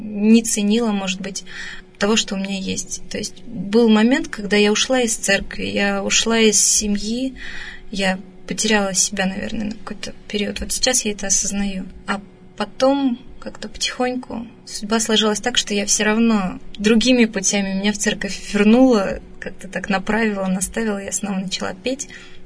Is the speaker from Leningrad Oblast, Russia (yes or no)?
no; Yekaterinburg, Sverdlovsk Oblast, Russia; born there; То есть я родилась здесь, в Екатеринбурге, 20 лет назад.